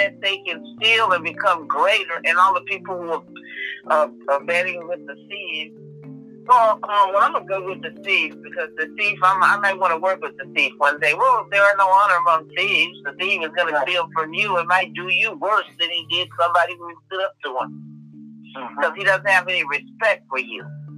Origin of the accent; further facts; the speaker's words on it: New York, United States; I'm from New York